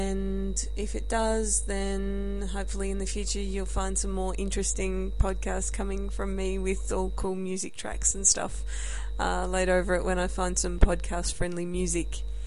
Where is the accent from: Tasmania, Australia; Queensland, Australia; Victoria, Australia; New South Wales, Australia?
Victoria, Australia; Melbourne; And if you're wondering where my accent comes from, I'm coming to you live from Melbourne, Australia.